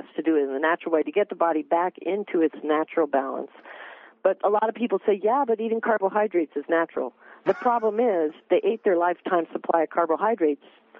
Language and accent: English; Arizona, United States; I'm from Arizona, so we talk about tortillas, too.